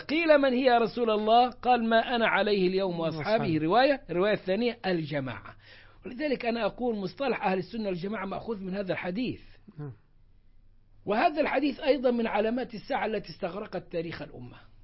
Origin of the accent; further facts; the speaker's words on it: Egypt; يمكن كانت ظهرت فرقة التكفير عندنا في مصر في أول السبعينات، وأنا كتبت فيها كتابي شبهات التكفير، كانت رسالة ماجستير.